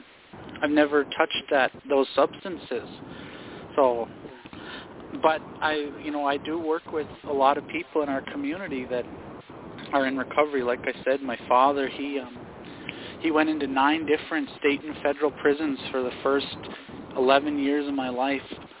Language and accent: English; Leech Lake Reservation, Minnesota, United States; I am from the Leech Lake Reservation in northern Minnesota.